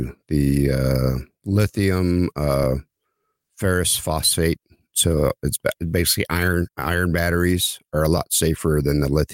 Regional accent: Oklahoma, United States; So I grew up in Oklahoma, about an hour away from Stillwater, Oklahoma, by the way.

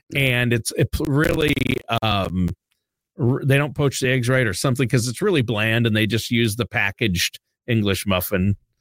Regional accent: Midwest, United States; I will say I'm from the Midwest.

